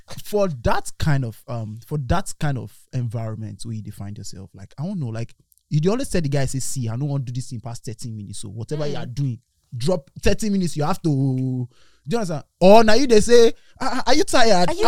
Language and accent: English; Warri, Delta, Nigeria; Because me, I was born in Worry, born and raised, you get me?